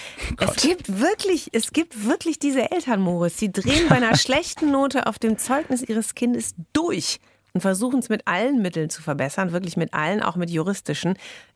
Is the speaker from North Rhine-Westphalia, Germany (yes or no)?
yes; Bochum, North Rhine-Westphalia, Germany; Also ich meine, ich komme da fast her aus Bochum.